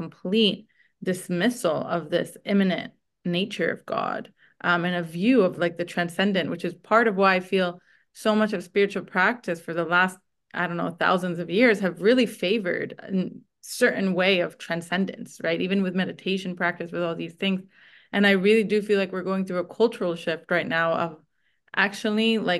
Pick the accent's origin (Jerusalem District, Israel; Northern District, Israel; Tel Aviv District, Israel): Jerusalem District, Israel; Jerusalem; I grew up in Jerusalem.